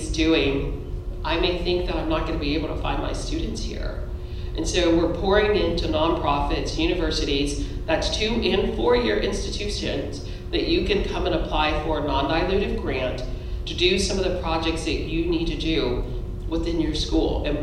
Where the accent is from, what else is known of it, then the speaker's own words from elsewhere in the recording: Alabama, United States; you guys, I grew up in Alabama and I don't know about half these places.